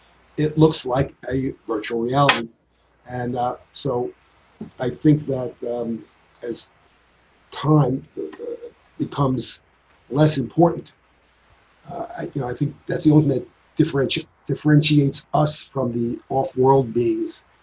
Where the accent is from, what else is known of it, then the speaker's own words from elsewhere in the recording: New York, United States; I grew up in Long Island, and there was a place called Nunley's Carousel